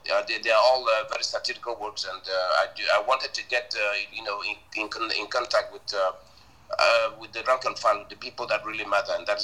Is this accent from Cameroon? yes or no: yes; Cameroon; moved away as an adult; also born or lived in South Africa; now in United States; Very quickly, I hail from Cameroon, of course, and I did work at the Presidency of the Republic for years before moving to South Africa